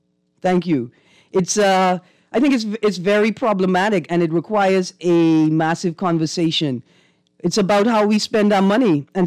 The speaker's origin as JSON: {"language": "English", "town": "Fox Hill", "region": "New Providence", "country": "Bahamas", "said": "because I'm from Fox Hill, so I had to get the poor people note."}